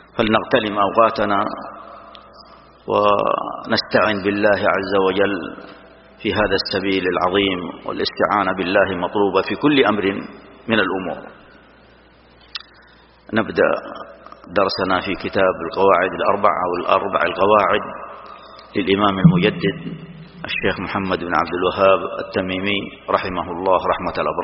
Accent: Saudi Arabia; في بلادنا المملكة العربية السعودية

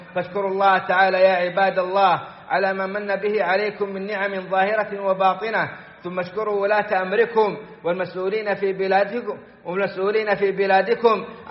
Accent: Saudi Arabia; في بلادنا السعودية

